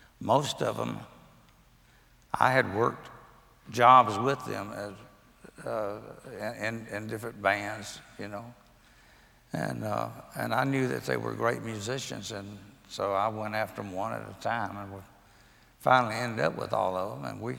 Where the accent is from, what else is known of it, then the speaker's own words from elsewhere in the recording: LaGrange, Georgia, United States; Yeah, my hometown is where I was born. It was LaGrange, Georgia.